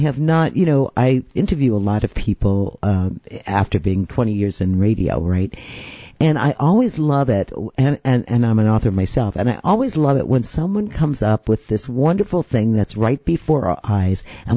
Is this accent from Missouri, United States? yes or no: no; Staten Island, New York, United States; I grew up in Staten Island, New York, in New York City.